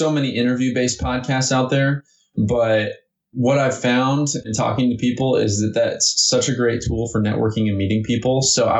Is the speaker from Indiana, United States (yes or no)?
yes; Evansville, Indiana, United States; also born or lived in Florida; now in Indianapolis, United States; I grew up right here in Indiana, actually in southern Indiana in a town called Evansville, and moved to Florida for a brief while and then moved up to Indianapolis for a sales role